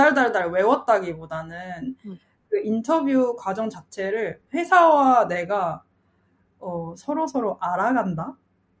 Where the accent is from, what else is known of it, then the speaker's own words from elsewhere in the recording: South Korea; 저는 한국에서 나고 자랐기 때문에 해외가 어떤지 궁금하기도 하고, 계속 한국에서 살았으니까